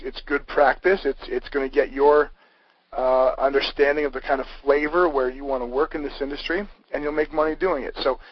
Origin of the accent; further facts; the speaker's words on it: Canada; Every community nationwide, and I'm from Canada, so I can substantiate worldwide